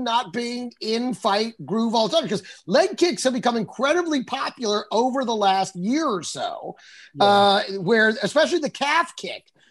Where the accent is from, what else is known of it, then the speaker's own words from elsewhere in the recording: Texas, United States; I grew up in Texas. I've shot guns a lot growing up.